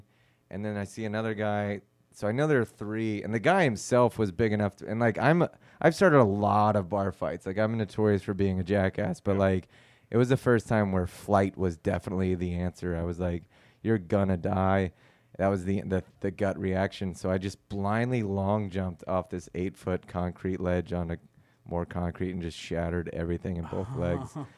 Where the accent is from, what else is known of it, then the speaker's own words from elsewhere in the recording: Plano, Texas, United States; Yeah, I grew up in Plano.